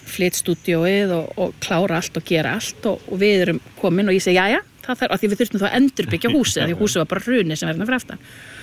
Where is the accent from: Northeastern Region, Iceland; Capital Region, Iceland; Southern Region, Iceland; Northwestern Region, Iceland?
Southern Region, Iceland; Vestmannaeyjar; ég auðvitað alinn upp í Vestmanni.